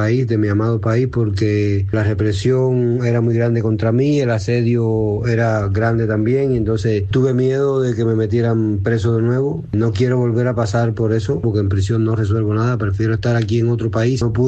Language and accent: Spanish; Cuba; now in Costa Rica; nunca estuve en libertad mientras estuve en Cuba. Ahora es que estoy disfrutando de la verdadera libertad, y esa libertad que yo estoy disfrutando ahora es la misma que quiero para mi pueblo cubano.